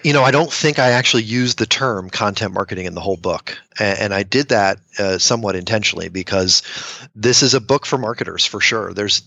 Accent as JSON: {"language": "English", "town": "Reading", "region": "Pennsylvania", "country": "United States", "said": "Like I always say, I'm from Reading, Pennsylvania, and so is"}